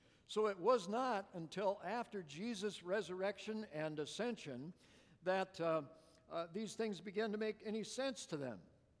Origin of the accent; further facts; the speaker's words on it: Minnesota, United States; I know, I'm half of that base, you know, in me, and I grew up in Minnesota, so.